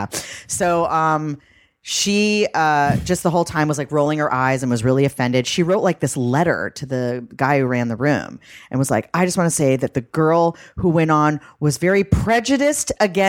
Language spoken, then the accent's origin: English; Boston, Massachusetts, United States; I'm from Boston. We love Tom Brady and my family.